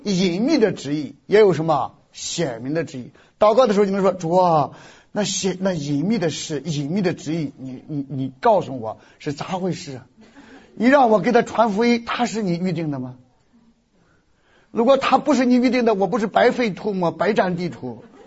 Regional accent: Shandong, China; 所以我老家是山东，我们山东是以出土匪出名的。

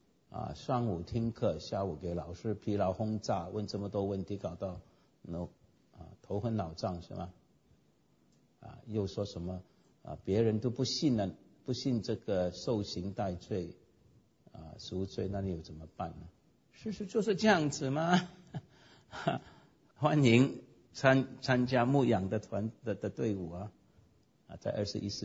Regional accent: Hong Kong; 比方说我最不喜欢广东人我们香港人了

